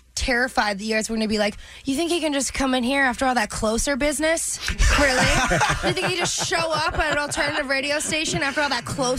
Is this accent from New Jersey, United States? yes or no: yes; New Jersey, United States; Dom's from Doncaster, I'm from New Jersey, which are kind of similar places in different parts